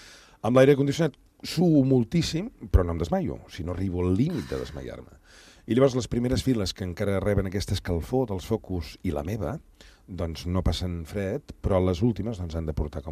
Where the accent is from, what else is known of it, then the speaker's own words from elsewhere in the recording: Sabadell, Catalonia, Spain; jo soc fill de Sabadell